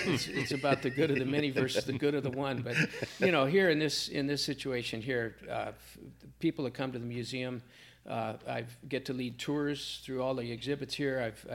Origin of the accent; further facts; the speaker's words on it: California, United States; I was raised outdoors in California